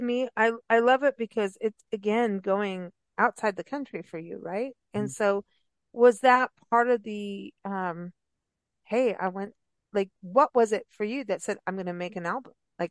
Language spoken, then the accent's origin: English; South Africa; growing up in South Africa